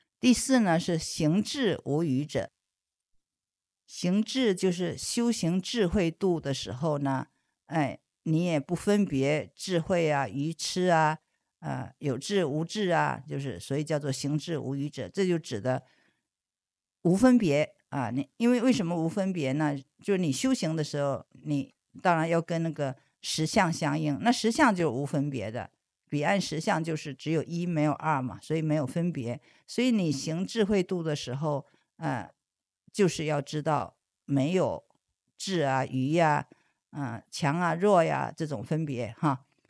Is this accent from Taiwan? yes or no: no; China; 所谓我们中国人说的中庸之道